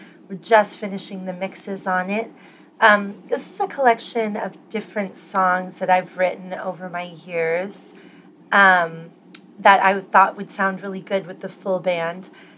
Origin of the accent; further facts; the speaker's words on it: Fairbanks, Alaska, United States; I'm from Fairbanks, Alaska, so right in the middle of Alaska.